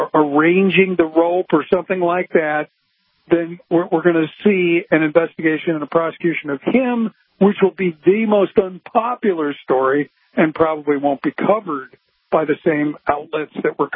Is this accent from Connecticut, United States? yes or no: no; Chicago, Illinois, United States; I'm from Chicago. I'm from the city.